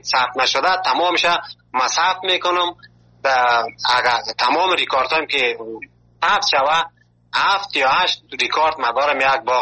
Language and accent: Persian; Afghanistan; now in Malatya, Turkey